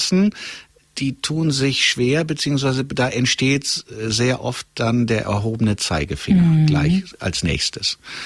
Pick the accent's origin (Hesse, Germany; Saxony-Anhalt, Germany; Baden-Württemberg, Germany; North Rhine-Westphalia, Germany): North Rhine-Westphalia, Germany; Gelsenkirchen; also born or lived in Möhnesee; Halb aus Gelsenkirchen. Und halb vom Möhnesee an.